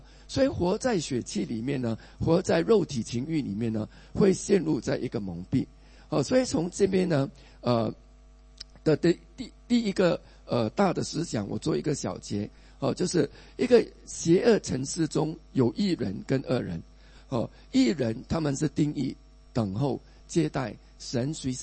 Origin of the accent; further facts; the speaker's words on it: Singapore; 我们身为新加坡人住在这个土地